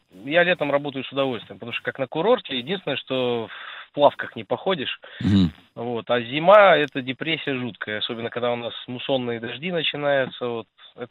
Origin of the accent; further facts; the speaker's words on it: Uzbekistan; now in Saint Petersburg, Russia; Я вообще южный человек, но вот петербургский климат, я родился, вырос в Узбекистане, да?